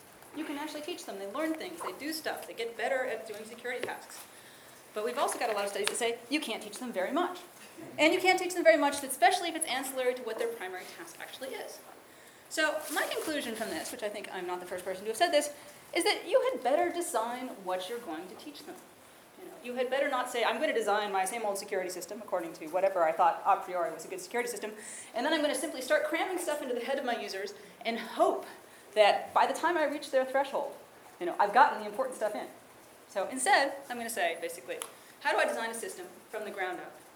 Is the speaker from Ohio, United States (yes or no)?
yes; Ohio, United States; the other thing I need to put as a disclaimer is that I'm from Ohio, which makes me an optimist.